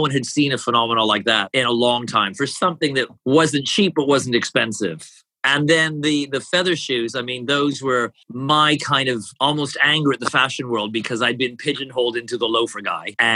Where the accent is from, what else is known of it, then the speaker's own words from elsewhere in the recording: Canada; oh, I'm Canadian.